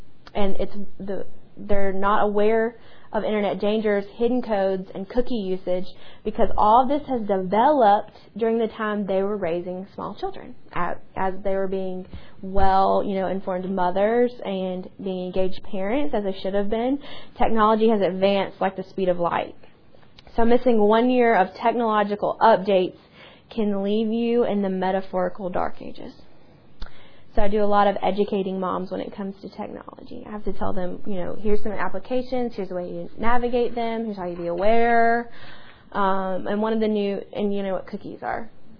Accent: the South, United States; accent: southern; Yeah, and then my southern accent really doesn't help.

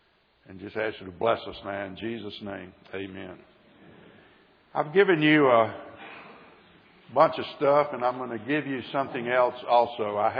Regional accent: Birmingham, Alabama, United States; I grew up in Birmingham, went to church. I'm 5 years younger than Frank.

